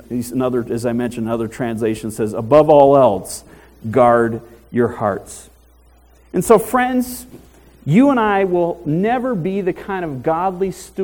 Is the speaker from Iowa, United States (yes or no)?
no; Michigan, United States; moved away as an adult; also born or lived in Pennsylvania; Of course, I grew up in Michigan. I moved out to Pennsylvania for college.